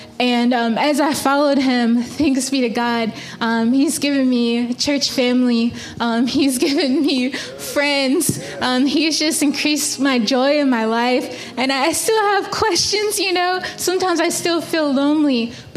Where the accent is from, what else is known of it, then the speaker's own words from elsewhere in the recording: the South, United States; And we're both from the South